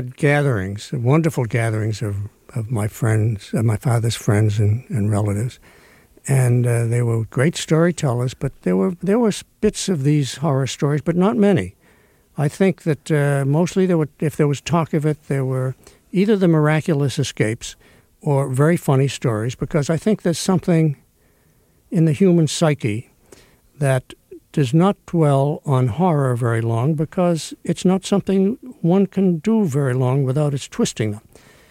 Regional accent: Stoneham, Massachusetts, United States; when I was a kid growing up in Stoneham, Massachusetts

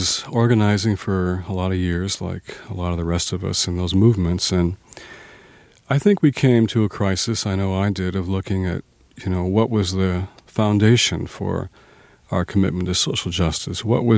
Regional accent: Detroit, Michigan, United States; Well, I grew up in Detroit, and the home of Motown.

